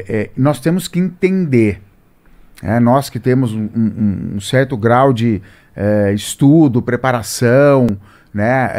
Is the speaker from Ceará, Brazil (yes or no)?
no; Campinas, São Paulo, Brazil; quando eu era adolescente, né, lá em Campinas, interior de São Paulo